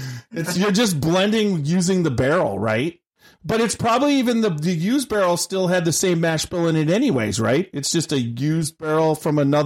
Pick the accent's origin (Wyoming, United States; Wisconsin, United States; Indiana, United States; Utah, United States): Wisconsin, United States; Milwaukee; She's from my hometown, Milwaukee, where I was born.